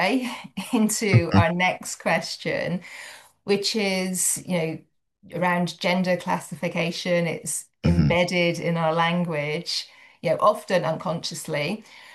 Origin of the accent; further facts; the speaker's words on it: United Kingdom; so as you can probably tell, I'm a Brit originally